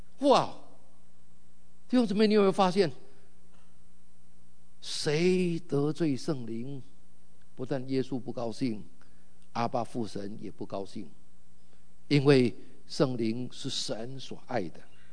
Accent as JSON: {"language": "Chinese", "country": "China", "lives_now": "United States", "said": "我是中国人，那一个人是犹太人，而且我现在住在美国，"}